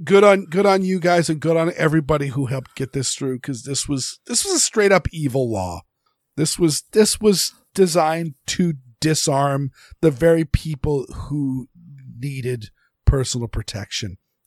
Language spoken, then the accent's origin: English; Maine, United States; I was constantly comparing Massachusetts and Maine, because I grew up in Maine and just didn't really think about gun laws.